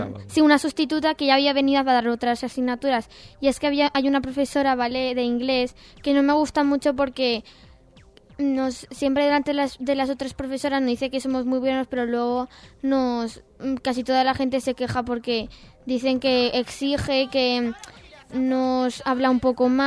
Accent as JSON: {"language": "Spanish", "region": "Valencian Community", "country": "Spain", "said": "Menos mal que soy valenciana."}